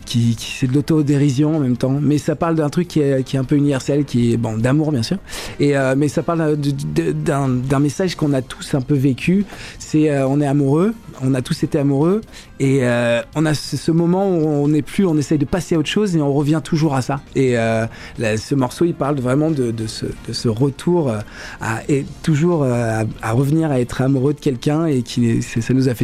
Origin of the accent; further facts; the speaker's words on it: Martinique, France; also born or lived in Paris / Creuse / United States; Moi, je suis chanteur, je suis originaire de Martinique. J'ai eu un parcours assez atypique. Né à Paris, vécu dans la Creuse, parti aux États-Unis et revenu en France